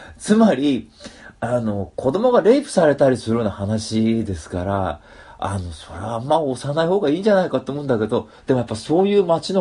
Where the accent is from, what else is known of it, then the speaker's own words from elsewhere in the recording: Hachinohe, Aomori, Japan; 種差海岸っつうのが、まあね、僕そこのそばで育ったんですけど